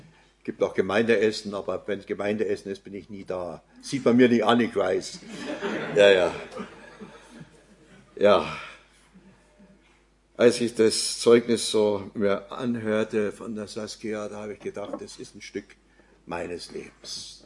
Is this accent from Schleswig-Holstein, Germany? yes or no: no; Oberammergau, Bavaria, Germany; geboren und aufgewachsen in Oberammergau. Bin verheiratet im Schwarzwald.